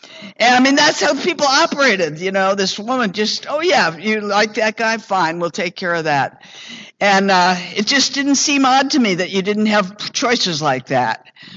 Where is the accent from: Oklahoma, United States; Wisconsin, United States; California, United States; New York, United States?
California, United States; Hollywood; also born or lived in London, United Kingdom; I was born in London, and my father was transferred here at the time of the war, and I was a little girl, and I grew up in Hollywood.